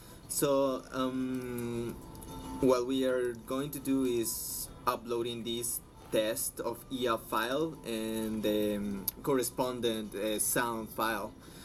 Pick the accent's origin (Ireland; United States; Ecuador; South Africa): Ecuador; Otavalo, Imbabura; I am from Otavalo, Imbabura, Ecuador, and I belong to the Quichua Otavalo Band First Nation.